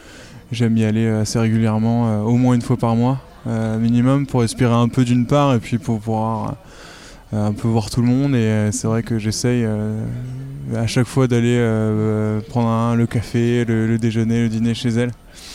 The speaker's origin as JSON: {"language": "French", "town": "Lyon", "region": "Auvergne-Rhône-Alpes", "country": "France", "lives_now": "Paris, France", "said": "Alors, je suis lyonnais, j'habite en ce moment à Paris depuis quelques mois."}